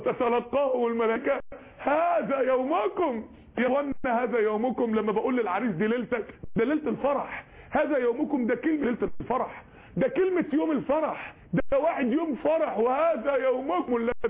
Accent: Mansoura, Dakahlia, Egypt; عندنا في المنصورة

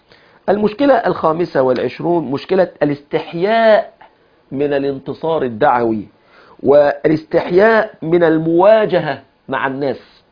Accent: Egypt; هذا هو المثل الشعبي الشهير عندنا في مصر

